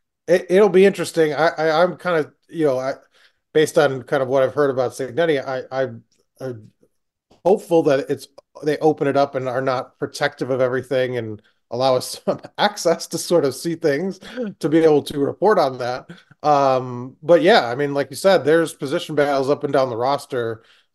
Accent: Chicago, Illinois, United States; and growing up in Chicago, we had Pulaski Day.

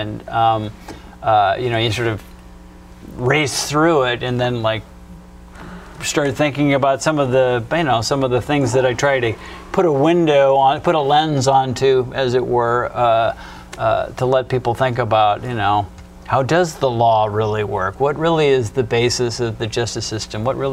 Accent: Midwest, United States; now in Texas, United States; I'm originally from the Midwest, and one of the things that has been a real awakening for me moving to Texas

